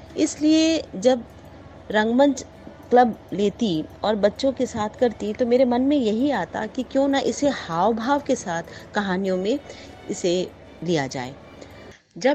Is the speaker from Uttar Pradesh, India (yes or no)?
no; Kolkata, West Bengal, India; born there; now in Delhi, India; मैं कलकत्ते में जन्मी थी